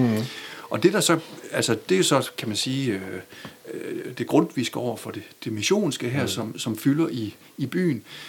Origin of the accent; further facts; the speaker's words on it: Kjellerup, Central Denmark Region, Denmark; Kjellup Handelsstadsforening, der hvor jeg voksede op og har gået i skole, og så udlært som blikkenslærer hos Kjellup Blik